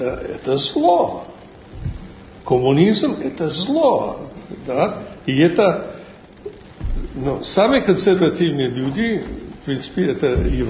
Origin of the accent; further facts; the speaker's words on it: United States; Russian is a second language; also born or lived in Chile; Кроме России, ну, я из США, и я тоже жил в Южной Америке, да, в Чили.